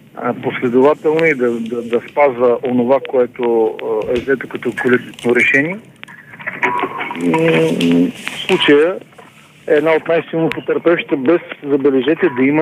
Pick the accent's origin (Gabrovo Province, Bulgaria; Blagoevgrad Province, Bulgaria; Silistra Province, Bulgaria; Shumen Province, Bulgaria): Blagoevgrad Province, Bulgaria; Petrich; посещавах и моя роден град Петрич